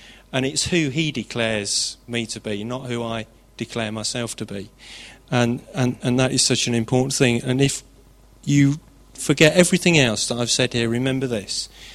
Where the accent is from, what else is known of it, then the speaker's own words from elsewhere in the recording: Bedford, East of England, United Kingdom; born there; I was born in Bedford, which isn't a bad start, and it's even worse than that, actually, in that my family actually comes from Bedford and the villages around, the ones without webbed feet.